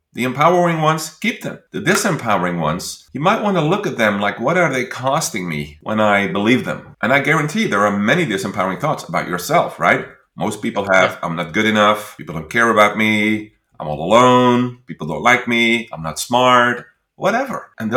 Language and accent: English; Netherlands; English is a second language; I'm Dutch, right? I'm from the Netherlands, and we are very straight in the Netherlands. We can be very direct.